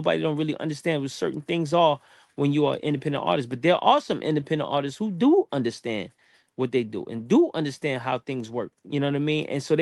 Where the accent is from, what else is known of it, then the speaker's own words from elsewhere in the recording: East Coast, United States; I'm from the East Coast.